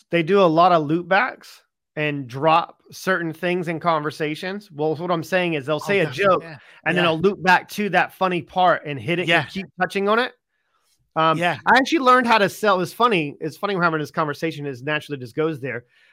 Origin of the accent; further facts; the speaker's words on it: United States; now in England; I'm from America and now I live in England.